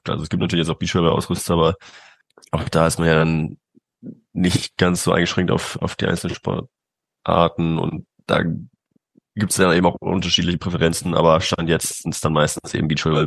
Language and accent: German; Cologne, North Rhine-Westphalia, Germany; Also ich bin aus Köln